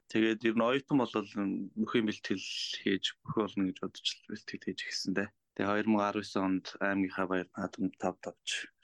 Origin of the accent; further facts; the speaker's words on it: Uvs, Mongolia; Бага нас маань бол Ус аймгийн Төвд аймгийн Төвд төр ер нь бол төрж өссөн.